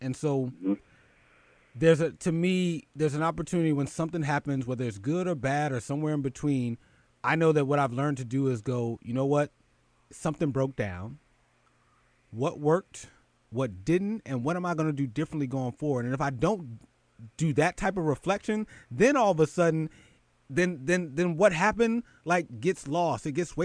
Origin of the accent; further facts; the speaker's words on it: Philadelphia, Pennsylvania, United States; moved away as an adult; now in New York, United States; some of my story is that I grew up in Philly, and I moved to the New York City area in 98.